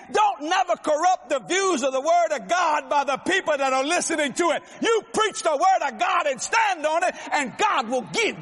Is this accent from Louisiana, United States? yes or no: yes; Louisiana, United States; I said, I'm not eloquent. I'm a Cajun.